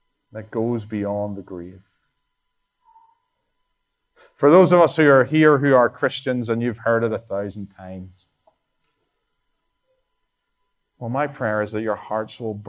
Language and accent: English; Ireland; And I am nice. I'm Irish. It's nice. It's in the genes.